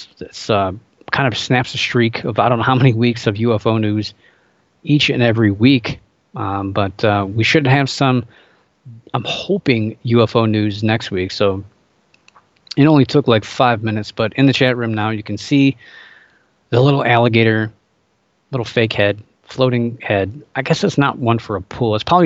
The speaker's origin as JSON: {"language": "English", "region": "Ohio", "country": "United States", "tie": "born or raised there", "said": "including my home state of Ohio. We had one."}